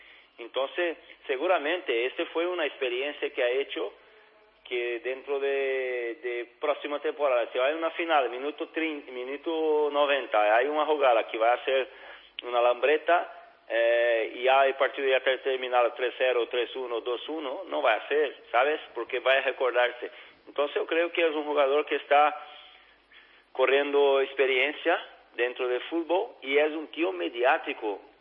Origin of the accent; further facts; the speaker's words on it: Brazil; Spanish is a second language; Yo como soy brasileño